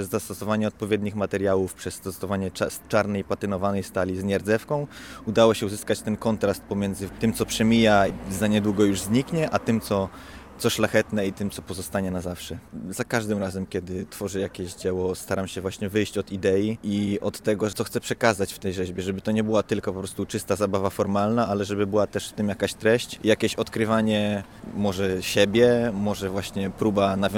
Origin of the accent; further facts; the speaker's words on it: Silesian Voivodeship, Poland; jestem artystą, pochodzę ze Śląska.